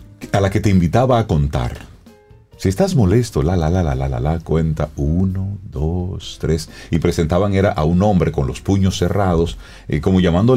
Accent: Dominican Republic; tú eres dominicano y yo soy dominicano?

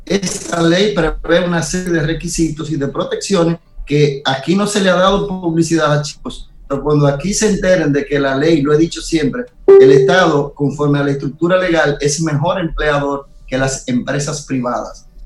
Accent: Nagua, María Trinidad Sánchez, Dominican Republic; Qué mala noticia para mi pueblo, Nagua.

